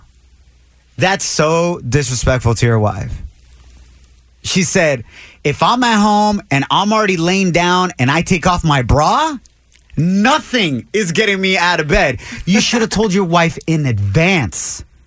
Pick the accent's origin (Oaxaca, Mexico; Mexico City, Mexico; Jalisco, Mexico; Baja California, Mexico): Jalisco, Mexico; Ocotlán; now in United States; They're out of Guadalajara, Jalisco, which is about an hour away from my hometown of Ocotlán.